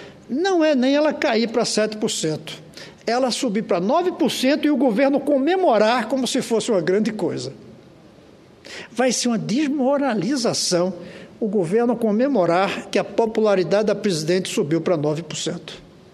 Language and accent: Portuguese; Northeast Region, Brazil; Eu, como nordestino, adoro tapioca.